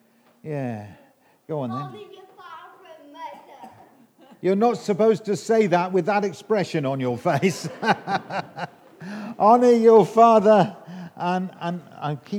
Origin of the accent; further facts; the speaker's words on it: England, United Kingdom; accent: English; Covet, not cover. It's my English accent. I know it is.